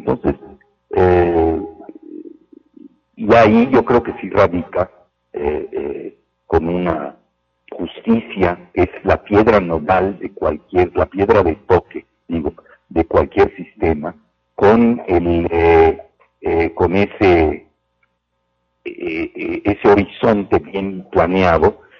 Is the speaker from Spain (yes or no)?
no; Mexico; una bola de piratas guatemaltecos o dominicanos, y a los mexicanos nos hicieron a un lado, aunque no lo crean.